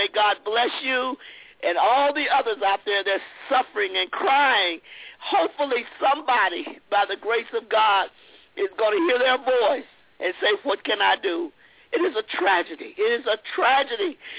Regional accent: Colorado Springs, Colorado, United States; from Colorado Springs.

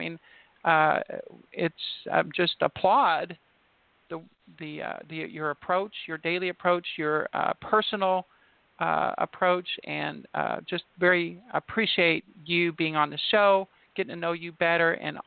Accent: Indiana, United States; I'm not really a Louisville. I'm from Indiana, so I actually hate no, I'm just kidding.

